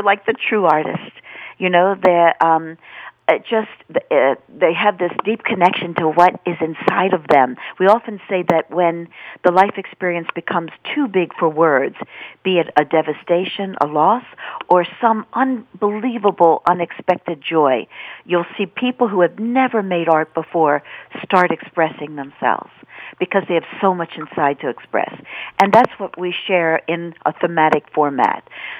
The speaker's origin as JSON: {"language": "English", "region": "Maryland", "country": "United States", "tie": "born there", "said": "I was born in Maryland. I've lived all over the world."}